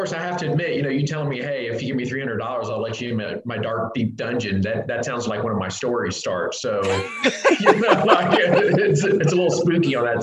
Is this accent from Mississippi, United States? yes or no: no; Florida, United States; I grew up in Florida, so that's where I started out. I was an Army brat, so I moved around quite a bit.